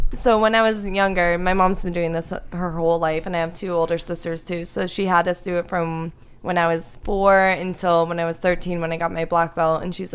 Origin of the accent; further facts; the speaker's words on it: Florida, United States; also born or lived in Pittsburgh, Pennsylvania / Connecticut; Well, I was born in Pittsburgh, but then I lived in Connecticut for 9 years and then South Florida for the rest of my life.